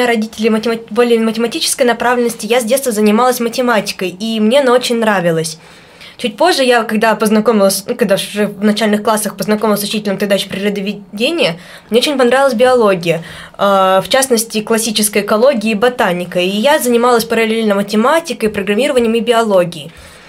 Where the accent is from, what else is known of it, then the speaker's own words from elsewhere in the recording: Novosibirsk, Novosibirsk Oblast, Russia; И поскольку я росла в Новосибирске в Академгородке...